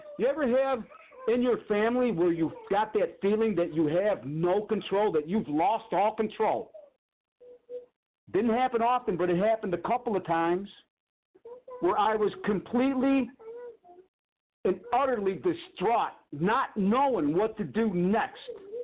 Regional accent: Chicago, Illinois, United States; And then, of course, I'm from Chicago, and people from Chicago have a reputation of being shysters

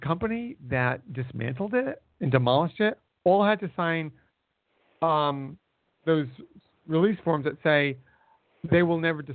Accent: United States; But I like it when the American wins. I'm an American. But I'm pretty much, you know, not a flag-waving American, and I never really was.

